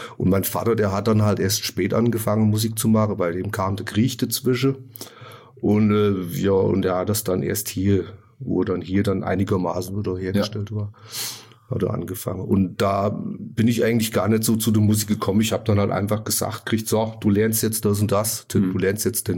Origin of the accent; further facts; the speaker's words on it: Lütter, Hesse, Germany; Ja, vor der Röner. Also das ist ja noch mehr so der kultivierte Teil von der Rhön, also vor der Wasserkupp, zwischen Fulda und der Wasserkupp, so mit in Lütter sozusagen.